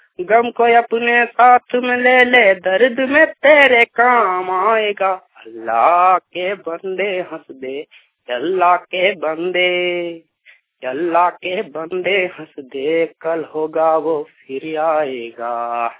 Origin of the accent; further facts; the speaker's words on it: Kanchkiro, Jharkhand, India; मैं कंचकीरो गांव का रहने वाला हूँ, थाना नावाड़ी और जिला बोकारो है।